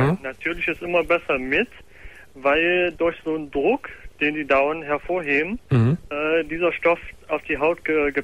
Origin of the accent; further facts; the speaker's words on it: Schleswig-Holstein, Germany; ich komme aus der Nähe von Kiel.